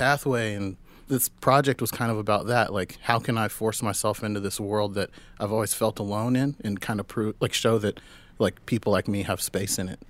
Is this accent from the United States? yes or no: yes; Oklahoma, United States; now in Brooklyn, United States; people always ask me, like, what was it like growing up in Oklahoma?